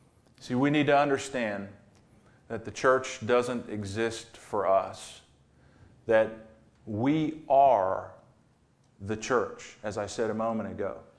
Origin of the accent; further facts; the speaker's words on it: United States; I'm not down on Americans. I'm an American. I love this country.